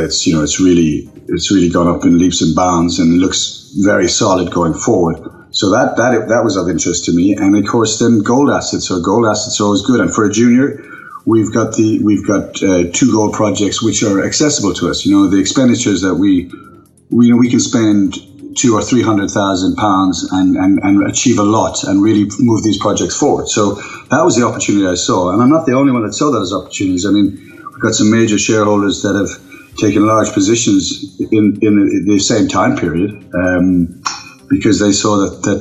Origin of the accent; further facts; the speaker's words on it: Ireland; I'm Irish, as you can tell. I've graduated from Cork University here in Ireland